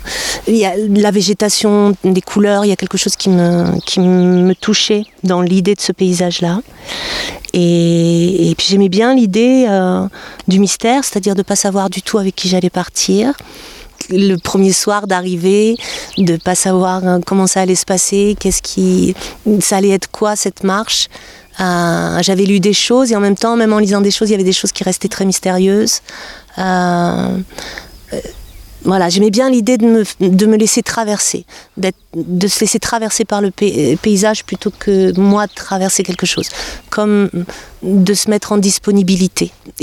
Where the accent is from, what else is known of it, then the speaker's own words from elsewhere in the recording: Toulouse, Occitanie, France; je viens de Toulouse, j'ai 58 ans